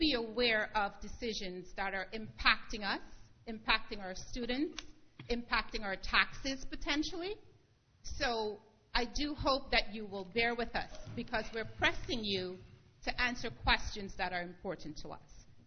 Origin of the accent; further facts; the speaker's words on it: Valley Stream, New York, United States; I am from Valley Stream.